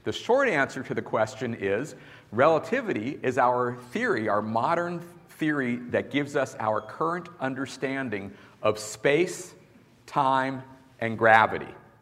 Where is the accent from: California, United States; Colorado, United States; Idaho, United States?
Colorado, United States; Boulder; And we had a pretty big crowd at the one I did in my hometown of Boulder, Colorado.